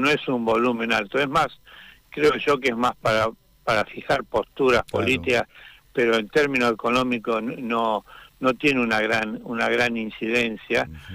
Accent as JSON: {"language": "Spanish", "region": "Neuquén", "country": "Argentina", "said": "a los que somos de Neuquén"}